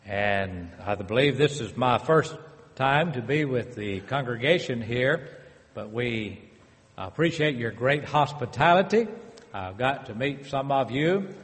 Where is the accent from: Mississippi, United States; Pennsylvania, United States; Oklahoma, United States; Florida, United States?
Mississippi, United States; I'm from Mississippi, so I can understand that.